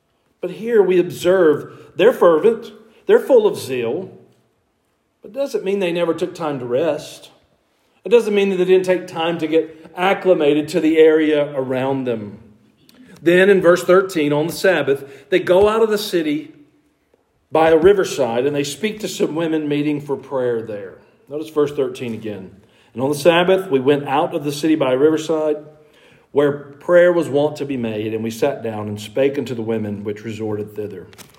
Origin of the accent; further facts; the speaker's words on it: Georgia, United States; I grew up in North Georgia.